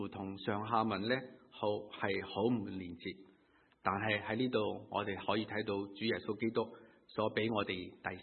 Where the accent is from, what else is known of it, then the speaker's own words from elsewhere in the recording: China; 我们中国人或者是其他一些古时的其他的智者的教导都很相似。